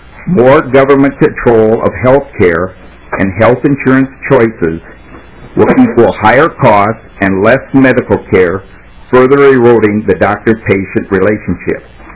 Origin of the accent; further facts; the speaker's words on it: Glenville, Minnesota, United States; I'm from Glenville, Minnesota. I've sold health insurance in the state for over 30 years.